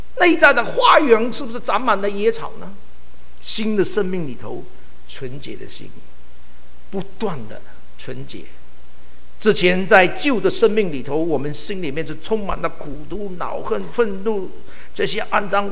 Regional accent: China; 所以我们中国人说要排毒

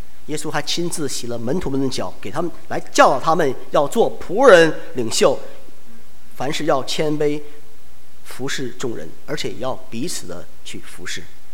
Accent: Northeast China, China; 不像我，我也是东北人

